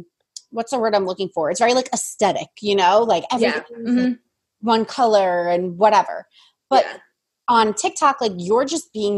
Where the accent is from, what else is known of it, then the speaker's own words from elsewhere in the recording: New Jersey, United States; And so I'm from New Jersey. So I'm like, New Jersey's food is like top notch.